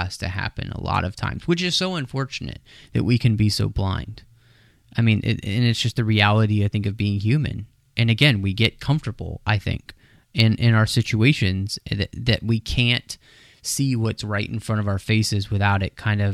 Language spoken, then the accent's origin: English; Texas, United States; Man, we're in a bunch of goose poop now. And I'm from Texas, so I can say that.